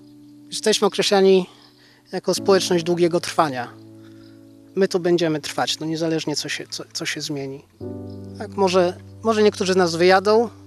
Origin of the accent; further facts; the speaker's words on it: Pomeranian Voivodeship, Poland; Można by też powiedzieć, że jestem kaszubą z odzysku, bo tak jak mówiłem, że nie pochodzę z rodziny, gdzie po kaszubsku mówiono